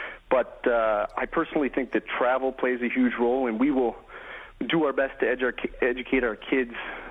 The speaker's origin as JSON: {"language": "English", "town": "Buffalo", "region": "New York", "country": "United States", "tie": "born or raised there", "said": "Well, my parents are from the New York City area. I was raised in Buffalo and I moved to New York City after grad school, spent about 10 years there in the wine industry."}